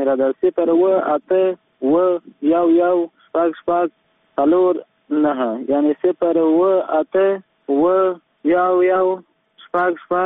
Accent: Kalakan, Kabul, Afghanistan; ما کابل کلاکانو څخه.

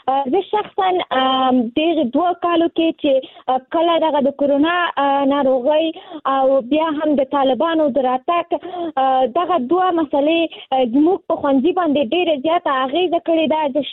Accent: Nangarhar, Afghanistan; now in Kabul, Afghanistan; ما د ننګرهار د ولایت نه فعلاً په کابل کې ژوند کوم، او زه هم د نهم ټولګي زده کوونکی یم،

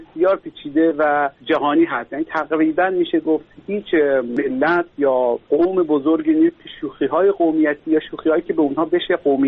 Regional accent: Khorasan, Iran; born there; مثلا من خودم یه زمان در رابطه با روستاهای خراسان به همون محل زادگاهمون تحقیق می‌کردم

